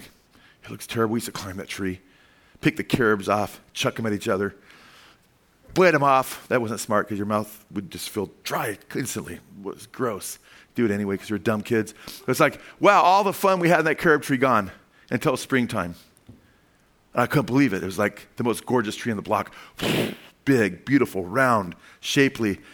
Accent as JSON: {"language": "English", "region": "California", "country": "United States", "said": "Come on, we're from California, man. We have more grapes than anybody on earth."}